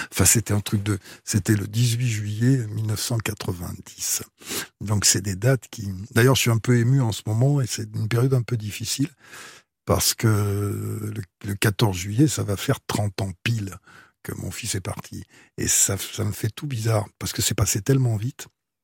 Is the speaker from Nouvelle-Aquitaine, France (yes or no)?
yes; Brive-la-Gaillarde, Nouvelle-Aquitaine, France; moved away; Moi, j'ai jamais décollé d'abord de mon enfance, et puis j'ai jamais décollé des premiers jours où je suis parti de Brive, où j'étais encore à Brive, que je savais pas du tout ce que j'allais faire